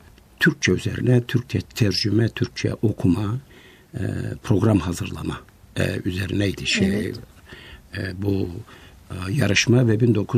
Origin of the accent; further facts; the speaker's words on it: Krumovgrad, Kardzhali Province, Bulgaria; Ben Koşukovaklıyım.